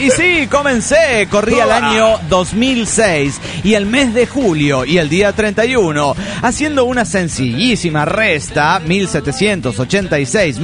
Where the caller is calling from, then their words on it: Tijuana, Baja California, Mexico; de Tijuana, Baja California, México.